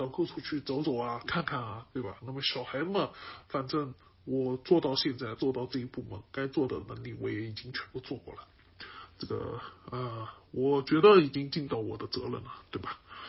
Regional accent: China; 我们中国人比较喜欢不打这个无准备之仗哈。

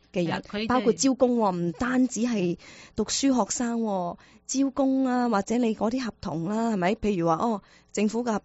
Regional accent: Guangdong, China; 我哋广东人讲啊

